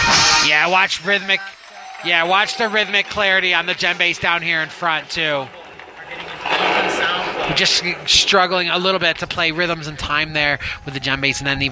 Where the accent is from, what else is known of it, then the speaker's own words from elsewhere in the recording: Webster, New York, United States; I am from Webster, New York.